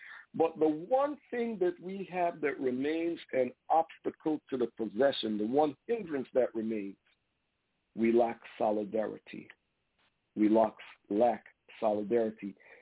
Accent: Brooklyn, New York, United States; I grew up in East Flatbush, Brooklyn.

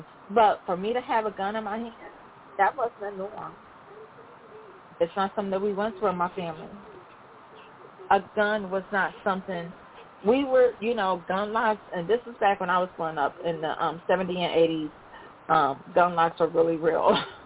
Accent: Detroit, Michigan, United States; I grew up here in Detroit.

